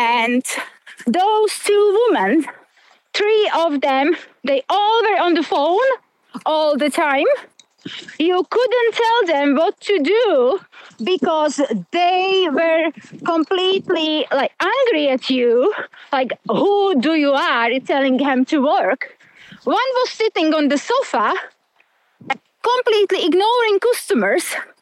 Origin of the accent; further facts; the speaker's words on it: Slovakia; English is a second language; now in Ireland; I am from Slovakia.